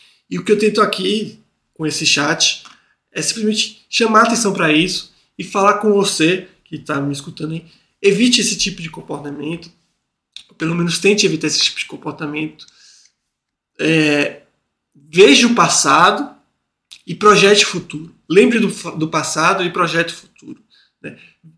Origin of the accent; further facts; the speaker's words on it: Brazil; Porém, de fato, minha realidade como brasileiro piora.